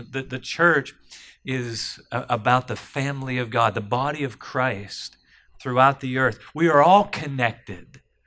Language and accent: English; Johnstown, United States; when I met Jim and he found out I was from Johnstown, he said, "I don't like people from Johnstown."